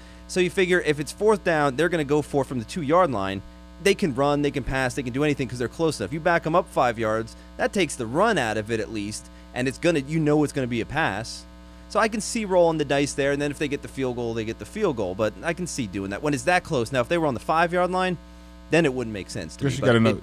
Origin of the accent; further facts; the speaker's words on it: Philadelphia, Pennsylvania, United States; My hometown, Philly.